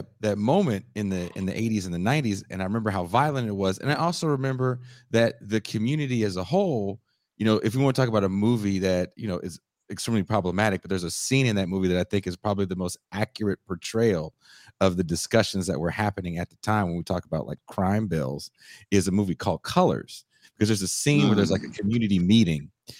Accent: Richmond, California, United States; also born or lived in Oakland; I'm from down the road, and I was born in Oakland, grew up in Richmond, California.

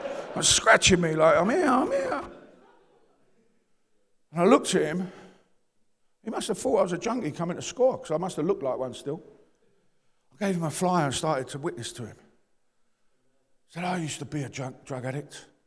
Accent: London, United Kingdom; I'm from East London.

